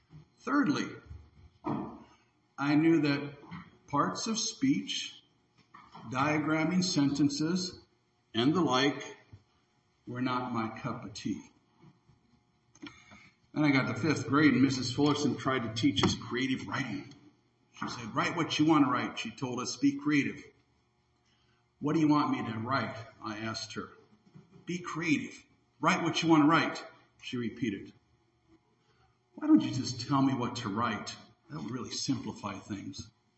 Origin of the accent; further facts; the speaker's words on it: United States; And I'm an American, same as you. I'm a Lutheran, same as you.